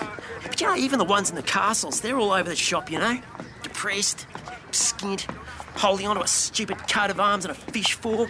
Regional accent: Australia; I'm Australian.

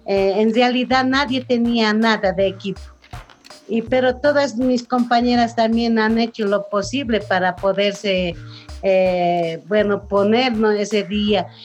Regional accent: Bolivia; Bolivia. Y entonces nosotras ya éramos conocidas pues internacionalmente, pero no nacionalmente como en mi país.

